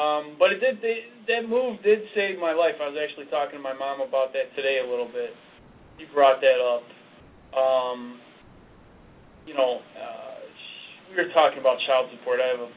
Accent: Chicago, Illinois, United States; I grew up in Chicago, so my dad wasn't around

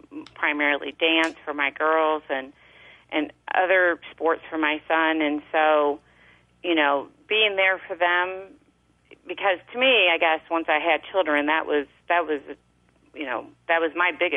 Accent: Louisville, Kentucky, United States; My husband and I had moved home to Louisville, Kentucky, which is my hometown

